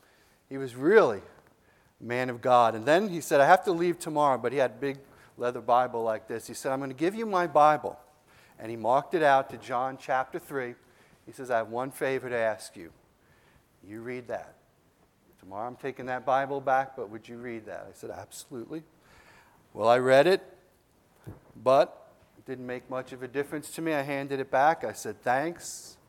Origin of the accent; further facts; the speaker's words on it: New York, United States; And I grew up on Long Island. This is the only place I've ever lived.